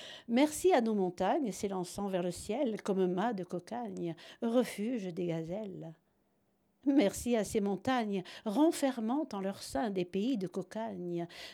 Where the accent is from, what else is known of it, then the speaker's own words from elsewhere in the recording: Briançon, Provence-Alpes-Côte d'Azur, France; Briançonnaise moi-même, j'aime mon pays natal, j'aime la France